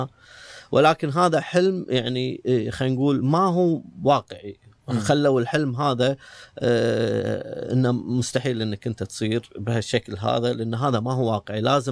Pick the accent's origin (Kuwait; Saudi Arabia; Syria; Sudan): Kuwait; هذا بصدمكم يعني ككويتيين يعني إحنا